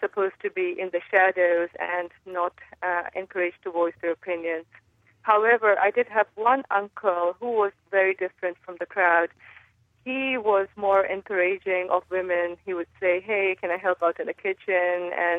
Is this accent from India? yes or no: yes; India; So I was raised in India, and I noticed that in India we have a very strong tradition where often women are sidelined.